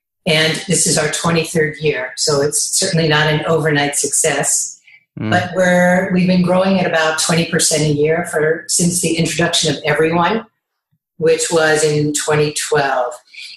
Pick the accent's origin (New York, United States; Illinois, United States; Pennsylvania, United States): Pennsylvania, United States; Pittsburgh; I grew up in Pittsburgh and we had a very vibrant neighborhood